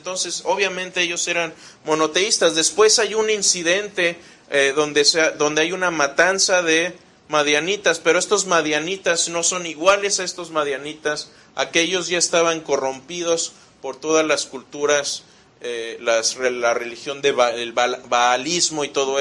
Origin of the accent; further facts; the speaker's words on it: Querétaro, Mexico; yo crecí en Querétaro, les decía, y en Querétaro es puro matorral